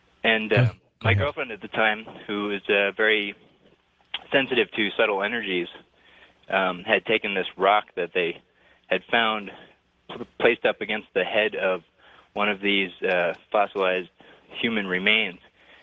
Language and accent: English; Lake Tahoe, United States; I'm from Lake Tahoe.